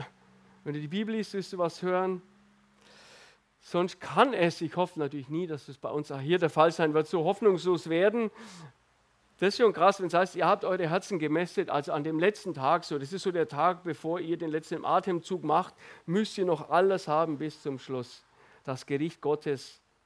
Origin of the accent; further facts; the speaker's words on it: Baden-Württemberg, Germany; Als Schwabe eigentlich schwierig, ne?